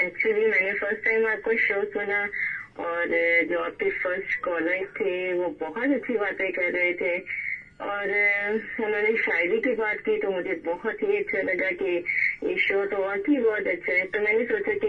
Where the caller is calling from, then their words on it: Lahore, Punjab, Pakistan; From Lahore.